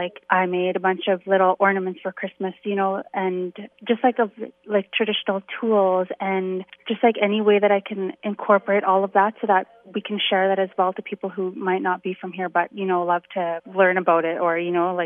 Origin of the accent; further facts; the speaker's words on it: Inuvik, Northwest Territories, Canada; And then I know that like I'm from Inuvik, so I try to make sure that I can offer that to other people